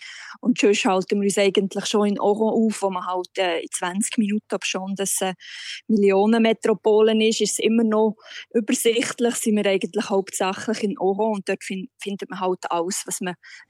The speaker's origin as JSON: {"language": "German", "country": "Switzerland", "said": "Aber als Schweizer ist man ja sehr, man hat den roten Pass, man kann immer wieder zurückkommen"}